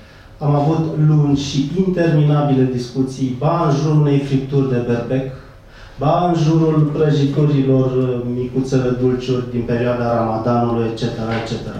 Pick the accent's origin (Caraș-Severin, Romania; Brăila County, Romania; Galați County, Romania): Brăila County, Romania; Brăila; sunt din Brăila și turcii au lăsat urme, iar la rugăciune nu vin pentru că sunt creștin și ortodox.